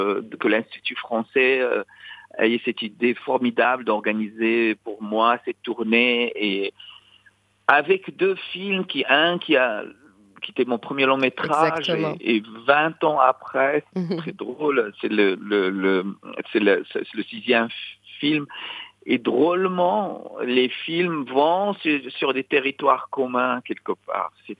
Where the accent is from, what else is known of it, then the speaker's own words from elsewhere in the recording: Meknes, Fès-Meknès, Morocco; et même à Mknet, qui est ma ville natale